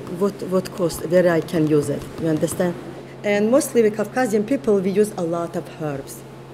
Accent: Qusar, Azerbaijan; English is a second language; moved away as an adult; now in Brooklyn, United States; I am from Azerbaijan. There is a small city on the mountain. The name is Kusar, Kusari, and it's a beautiful place.

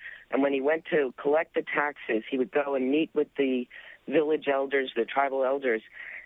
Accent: United States; I'm American. My parents are British.

